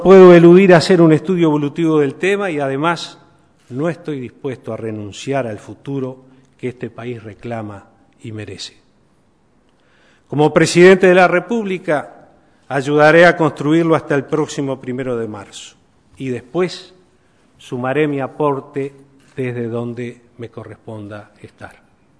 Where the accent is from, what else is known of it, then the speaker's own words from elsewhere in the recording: Uruguay; como presidente de la República y como ciudadano uruguayo